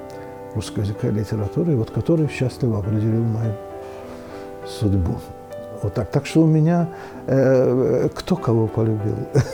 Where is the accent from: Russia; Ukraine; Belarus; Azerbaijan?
Azerbaijan; Baku; я ведь бакинец. Это именно таковы бакинцы. То есть я в младенчестве своем говорил по-русски и не очень хорошо по-азербайджански. В даже Баку. Портовый, многомиллионный город, да. И это еще традиции нашей семьи, потому что я рос без матери, и я рос в доме своего деда.